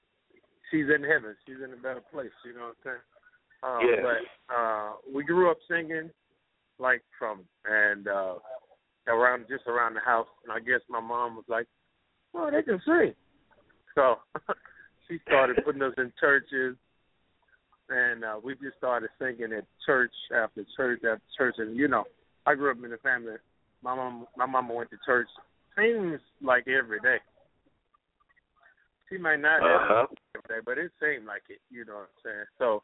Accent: Cortland, Alabama, United States; Well, I'm from Cortland, Alabama, a little small town. I was born in Cortland

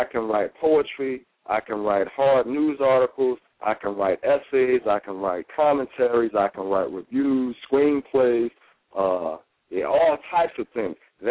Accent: Philadelphia, Pennsylvania, United States; I was a typical boy growing up in Philadelphia.

